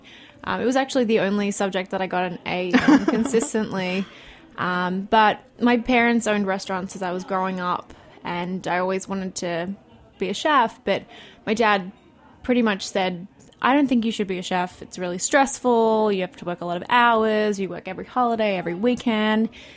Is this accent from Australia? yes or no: yes; Perth, Western Australia, Australia; I'm from Perth, Australia, so the west coast of Australia. Yeah, it's about a 30-hour flight from New York to Perth. So I like to think of it as the deep, deep south. It's basically as far south as you can go